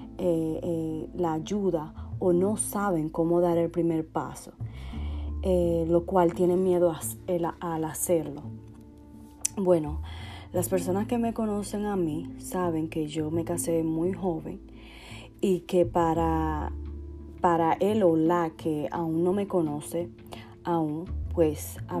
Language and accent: Spanish; Dominican Republic; criarme en mi país de origen, que es República Dominicana